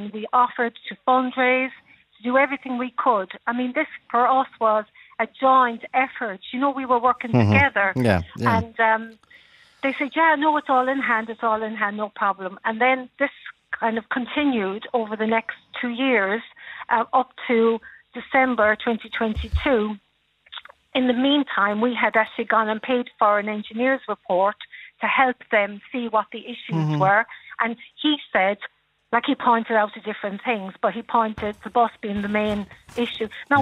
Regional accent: Spike Island, Munster, Ireland; we're from Spike Island, our family.

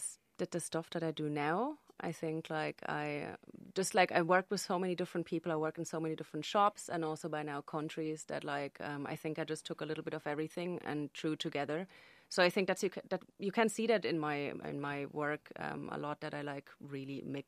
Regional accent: Germany; English is a second language; moved away as an adult; now in Ireland; So I'm from Germany. And I just came over to Ireland to do my language course for college. And I just never left.

